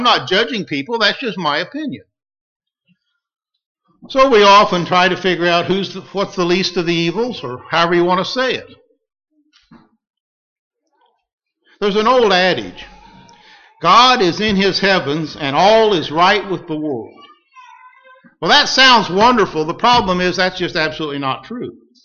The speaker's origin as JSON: {"language": "English", "country": "United States", "said": "as an American citizen, I have my preferences as to who I would like to see elected"}